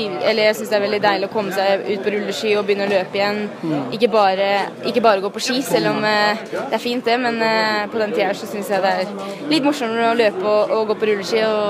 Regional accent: Ytre Enebakk, Akershus, Norway; jeg er en jente fra Ytre Enebakk som kanskje ikke akkurat er så stor

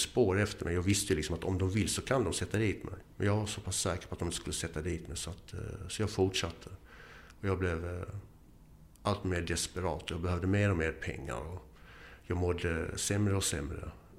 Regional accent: Eslöv, Skåne, Sweden; also born or lived in Boden; och jag föddes upp i Boden och har bott överallt i Sverige. Uppväxt i Skåne, Eslöv, finsk mamma.

